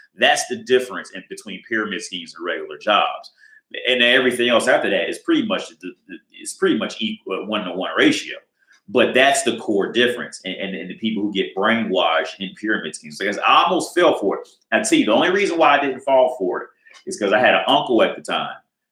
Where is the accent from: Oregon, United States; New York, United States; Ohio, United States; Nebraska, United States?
Ohio, United States; Cincinnati; I'm from Cincinnati and I moved to Dayton, Ohio, which is about a 50 mile drive, about 45 minutes.